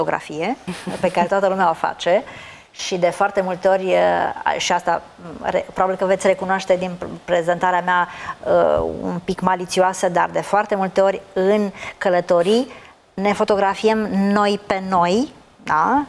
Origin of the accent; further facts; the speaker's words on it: Romania; noi, ca români, ar fi de dorit să le vedem și să le cunoaștem